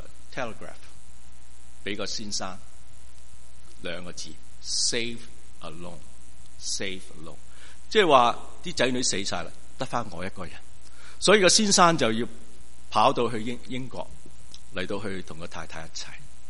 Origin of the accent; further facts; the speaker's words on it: Australia; 我喺澳洲长大，澳洲我哋好多羊嗰度。